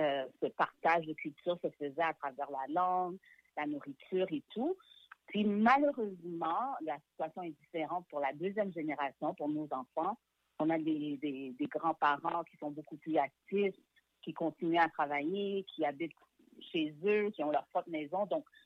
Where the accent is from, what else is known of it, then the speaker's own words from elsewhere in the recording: Quebec, Canada; Je renie aucunement le fait que j'ai grandi au Québec.